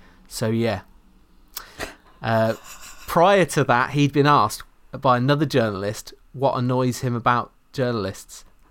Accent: England, United Kingdom; I'm an Englishman playing a cowboy, a lead in a cowboy movie.

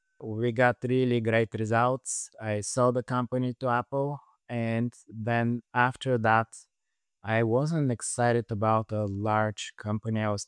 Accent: Bulgaria; moved away as an adult; now in United States; I grew up in Bulgaria, at that time a communist Bulgaria, and soon after the fall of communism, I came to the United States as a student at Brown University.

